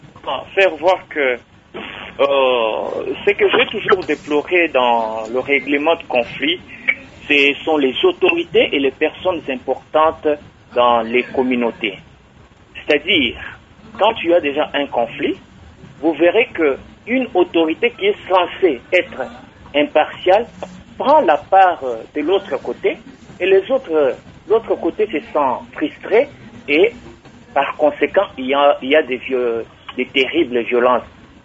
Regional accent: Tshizoubou, Kasaï, DR Congo; Moi, je suis du Kassai. Je suis du village de Tshizoubou. Mon père est du village de Tshizoubou et ma mère est de Bakouakalonji.

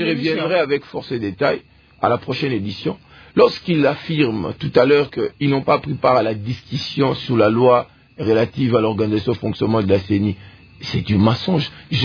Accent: DR Congo; Je suis de l'Ouest, je ne suis pas du Grand Kassai.

